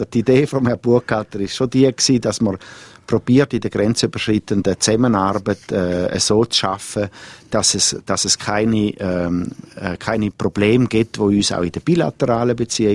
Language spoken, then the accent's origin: German; Switzerland; als Schweizer